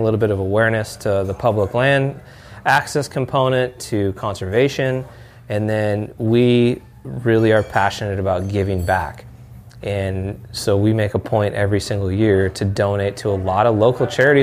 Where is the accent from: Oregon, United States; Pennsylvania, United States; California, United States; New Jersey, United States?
Oregon, United States; because I grew up in Oregon. So born and raised was a huge inspiration for me.